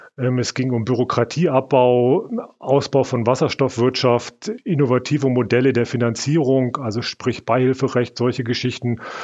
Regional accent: Hanover, Lower Saxony, Germany; Und ich bin Hannoveraner

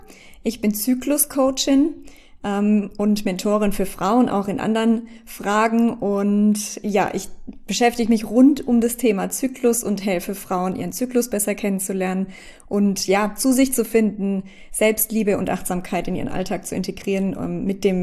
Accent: Baden-Württemberg, Germany; G8 hieß das bei uns in Baden-Württemberg damals. Also ich komme ja aus Deutschland

